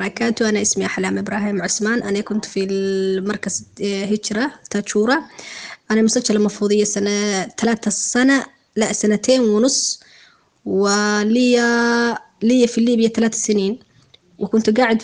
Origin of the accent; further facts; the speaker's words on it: Somalia; now in Libya; نحن هنا سومالين عايشين كثير